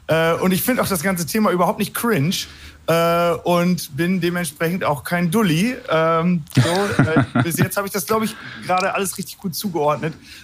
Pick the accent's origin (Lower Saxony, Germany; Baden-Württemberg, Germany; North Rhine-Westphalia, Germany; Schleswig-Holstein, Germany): Lower Saxony, Germany; Hagen am Teutoburger Wald; ich komme hier aus Hagen am Teutoburger Wald